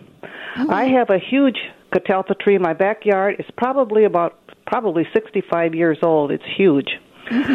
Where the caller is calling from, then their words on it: Minneapolis, Minnesota, United States; Yes, I'm calling from Northeast Minneapolis.